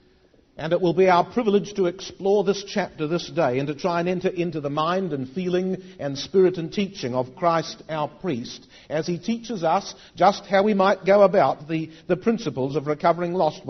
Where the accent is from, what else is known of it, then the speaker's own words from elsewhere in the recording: New Zealand; I'm from New Zealand, and there on the other side of the world